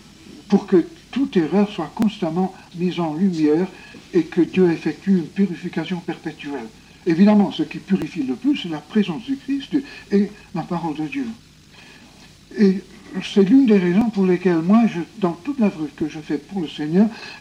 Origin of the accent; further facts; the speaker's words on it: Spain; D'ailleurs, quand j'étais jeune en Espagne, la Bible était un livre interdit.